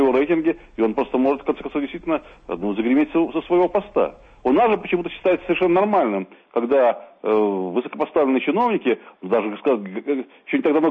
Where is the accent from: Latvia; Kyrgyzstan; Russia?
Latvia; moved away; делалось сегодня на моей малой родине. Я как раз уже 15 лет являюсь невъездным в Латвии за свою позицию